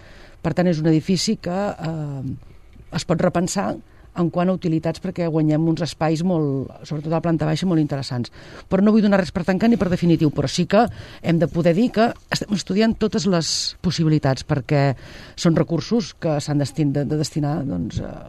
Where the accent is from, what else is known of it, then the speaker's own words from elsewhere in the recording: Sabadell, Catalonia, Spain; jo sóc de Sabadell